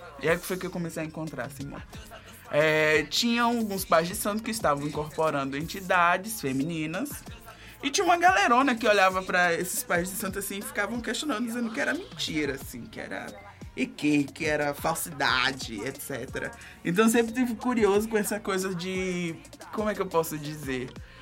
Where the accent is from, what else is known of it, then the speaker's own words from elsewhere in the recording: Maceió, Alagoas, Brazil; Eu sempre fui uma figura, assim, durante a minha infância e adolescência ali. Eu venho da periferia de Maceió